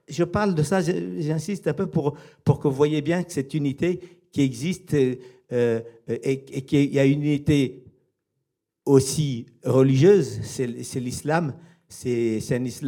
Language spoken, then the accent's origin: French; Anjouan, Comoros; born there; Moi, je suis né à Anjouan, c'est 70 km.